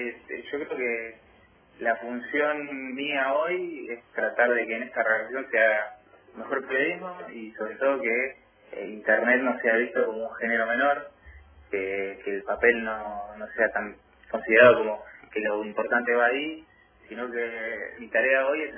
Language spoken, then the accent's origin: Spanish; Tierra del Fuego, Argentina; Mi mamá nació allá cuando eran muy pocos habitantes, así que me considero fueguino. Mamá fue a los 4 o 5 años, sí. Y vivió en una casita ahí sobre el lado Pañano, así que soy más fueguino que mucho fueguino.